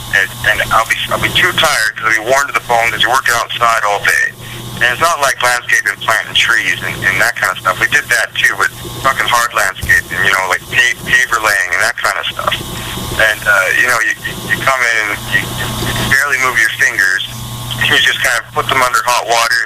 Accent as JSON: {"language": "English", "region": "Alberta", "country": "Canada", "said": "Like I mentioned, I'm from Alberta, where, you know, oil fields and all that kind of that world."}